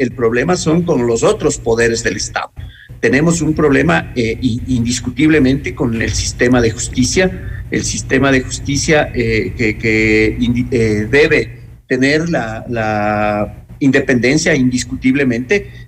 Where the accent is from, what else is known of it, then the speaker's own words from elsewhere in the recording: Ecuador; como sociedad ecuatoriana las hemos dejado